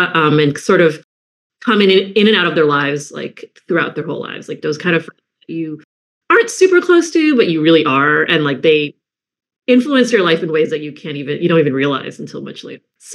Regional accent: New Jersey, United States; Personally, I grew up in New Jersey, also during the 80s.

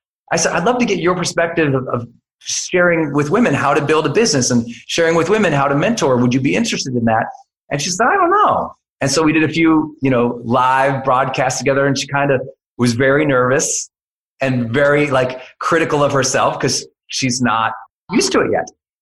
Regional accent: Montana, United States; I did everything to play under the radar because I'm a kid from Montana and all the attention was freaking me out.

